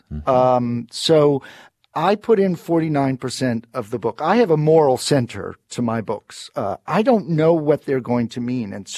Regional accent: New Orleans, Louisiana, United States; New Orleans is my hometown, and I do mm-hmm. think a lot of my storytelling comes from New Orleans. I had sort of a dissolute teenage years.

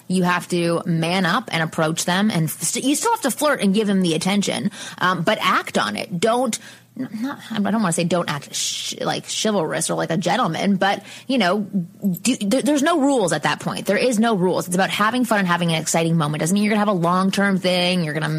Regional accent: Canada; I'm from Canada

